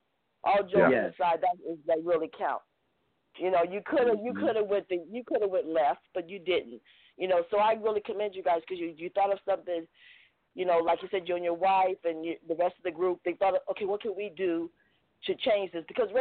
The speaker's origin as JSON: {"language": "English", "town": "Philadelphia", "region": "Pennsylvania", "country": "United States", "lives_now": "Los Angeles, United States", "said": "I came from Philly to L.A. The people crazy in L.A., I ain't got time to have nobody, you know."}